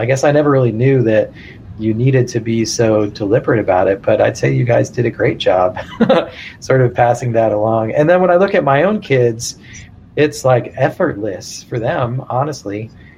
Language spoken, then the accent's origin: English; Virginia, United States; Well, so I grew up in Virginia and went to high school in Virginia in like the mid-80s.